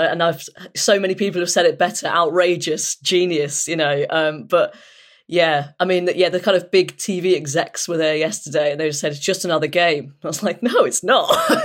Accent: England, United Kingdom; I'm not sure if that's just a natural inclination as an English football fan, a kind of natural fear of Germans playing football.

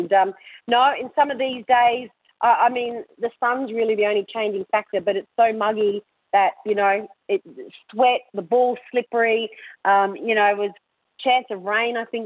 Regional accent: Darwin, Northern Territory, Australia; living in Darwin in 2003. So I have only returned 18 months ago. But before that, I was 14 years out of my hometown.

